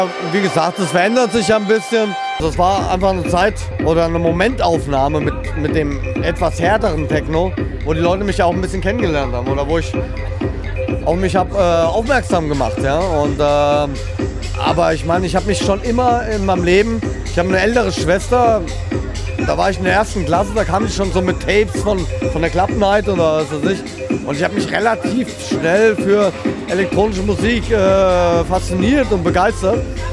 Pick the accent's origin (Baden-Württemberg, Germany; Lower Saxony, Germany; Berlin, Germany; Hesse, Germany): Hesse, Germany; Frankfurt; Ich bin ein richtiger Frankfurter Bub, ja. Hört man nicht mehr so unbedingt, irgendwie